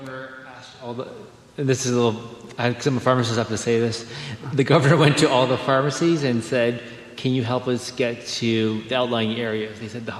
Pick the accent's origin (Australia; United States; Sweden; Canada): Canada; So I'm Canadian and my parents live in Canada.